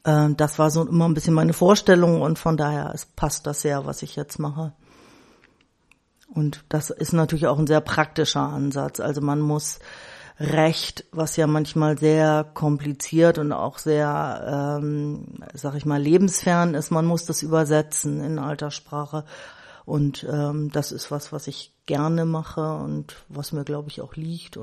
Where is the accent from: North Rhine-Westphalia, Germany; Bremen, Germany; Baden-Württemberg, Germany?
Bremen, Germany; die zweite Hälfte meiner Kindheit und Jugend bis zum Auszug habe ich halt hier in Walle verbracht. Und jetzt arbeite ich auch in Walle und ja, bin Bremerin, habe hier in Bremen dann auch studiert und war eben nur ein halbes Jahr dann in den USA.